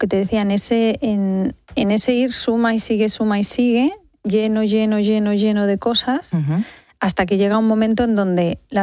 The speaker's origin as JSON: {"language": "Spanish", "region": "Castilla-La Mancha", "country": "Spain", "said": "Yo vengo de un pueblo de Castilla-La Mancha y se trabajaba en el campo"}